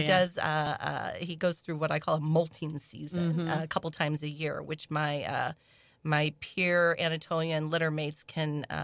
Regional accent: Festus, Missouri, United States; Now, I grew up in a small town south of St. Louis. I grew up in Festus.

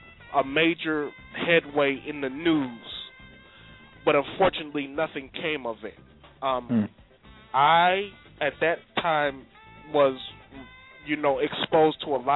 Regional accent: Atlanta, Georgia, United States; also born or lived in New Jersey, United States; My family relocated from New Jersey to Metro Atlanta around 1978, late 78. And I grew up in the Atlanta area experiencing the child murders firsthand.

